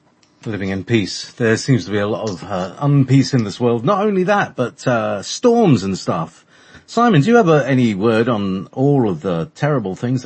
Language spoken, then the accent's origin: English; Sweden; Sweden. I'm from Sweden.